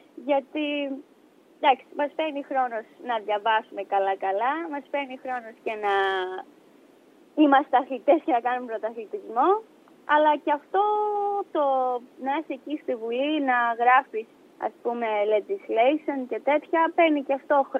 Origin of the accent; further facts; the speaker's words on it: Greece; also born or lived in Miami, United States; είμαι από το Μαϊάμι. Δεν είχα ζήσει πριν πάω, βέβαια. Οπότε εντάξει, και πάλι όταν πήγα ήταν διαφορετικό για μένα, γιατί όλα μου τα χρόνια τα είχα ζήσει στην Ελλάδα.